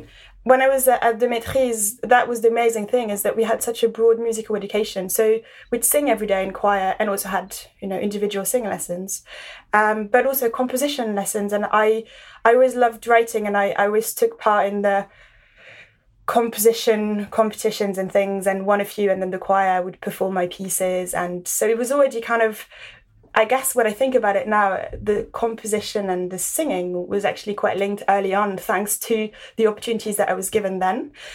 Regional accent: Paris, Île-de-France, France; I grew up in Paris

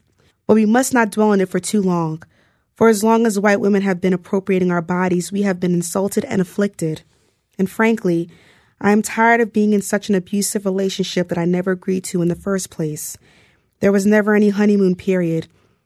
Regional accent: New Jersey, United States; I came from New Jersey and I knew that like part of the reason why Harlem seemed attractive to me because it seemed safer

